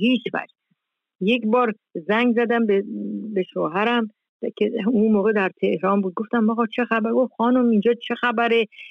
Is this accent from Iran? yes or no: yes; Iran; moved away; حدود 40 سال 42 ساله که من از ایران اومدم بیرون